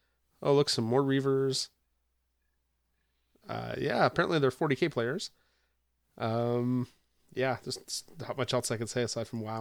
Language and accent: English; Canada; I came from Canada.